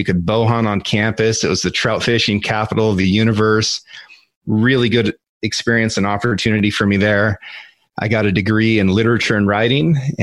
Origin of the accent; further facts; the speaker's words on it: Oregon, United States; I grew up here on the Six Ranch in Northeast Oregon. And this ranch has been in my family since 1884.